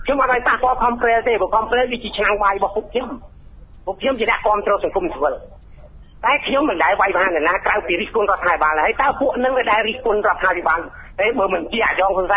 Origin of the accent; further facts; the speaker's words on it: Kampong Cham, Cambodia; ខេត្តកំពង់ចាម